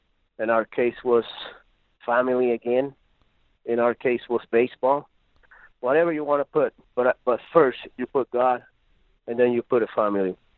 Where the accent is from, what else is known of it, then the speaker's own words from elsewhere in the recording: Puerto Rico; The way I grew up, the way we grew up here in Puerto Rico